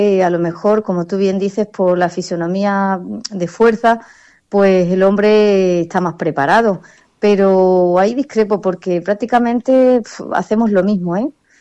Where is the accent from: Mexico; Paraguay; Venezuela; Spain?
Spain; Mairena del Aljarafe, Andalusia; moved away; Pues fíjate, yo no soy ni de aquí, ¿no? Que ya me considero, por supuesto, porque llevo ya casi 20 años aquí. Yo vengo de Sevilla, de la parte de Mairena al Aljarafe, muy, muy céntrico a Sevilla.